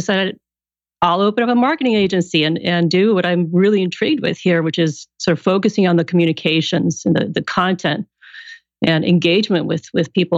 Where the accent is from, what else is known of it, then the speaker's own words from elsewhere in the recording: Sweden; moved away as an adult; now in San Diego, United States; I am a Swedish transplant, now living here in San Diego with my husband and daughter, and I grew up in Sweden. I moved over to go to college